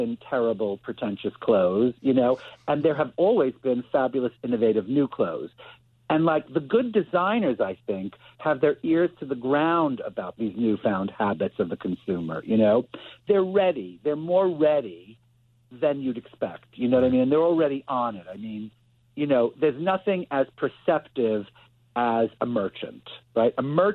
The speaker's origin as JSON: {"language": "English", "region": "New York", "country": "United States", "tie": "born or raised there", "said": "And like growing up in New York, being around all of these wonderful cabaret performers"}